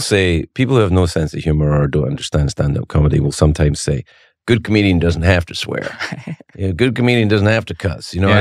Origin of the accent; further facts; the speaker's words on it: United States; I am American.